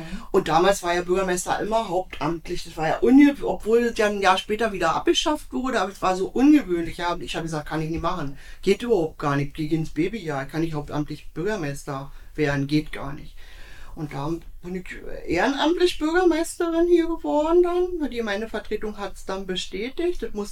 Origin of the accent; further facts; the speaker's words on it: Zossen, Brandenburg, Germany; now in Rehagen, Germany; Ich bin ja keine gebürtige Rehanerin. Ich bin ja aus Zossen. Meine Oma war aus Rehagen und ich habe dieses Nest hier immer geliebt. Ich wollte hier immer her.